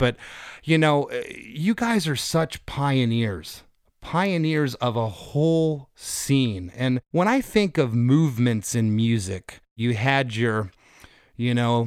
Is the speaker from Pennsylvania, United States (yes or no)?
no; Florida, United States; I grew up about 100 miles south of Tampa.